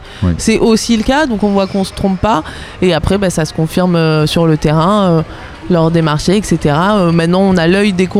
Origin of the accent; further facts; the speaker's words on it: Nice, Provence-Alpes-Côte d'Azur, France; moved away; Donc nous, on est de Nice à la base. On a quitté la région. On est arrivé ici en février.